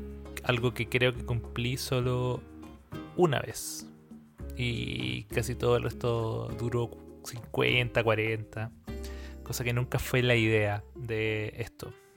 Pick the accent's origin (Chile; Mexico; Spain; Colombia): Chile; lo más raro que me dijeron fue que no me escuchaba como chileno.